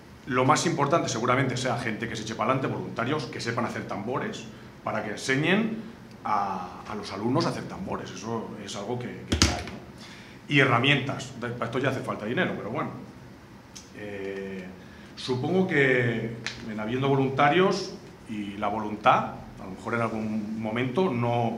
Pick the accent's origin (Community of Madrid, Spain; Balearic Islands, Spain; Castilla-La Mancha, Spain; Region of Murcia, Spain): Castilla-La Mancha, Spain; Tobarra; Somos de Tobarra, la cuna del tambor.